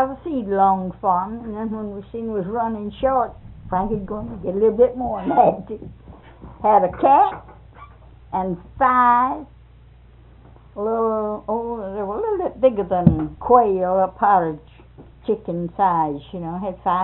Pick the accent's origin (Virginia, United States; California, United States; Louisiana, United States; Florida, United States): Florida, United States; Apopka; We come from Apopka, that's down there in Orange County.